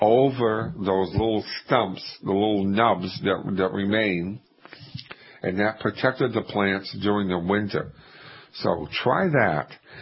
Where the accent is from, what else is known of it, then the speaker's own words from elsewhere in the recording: Maine, United States; Well, unfortunately, I grew up in Maine, and that is not hardy there.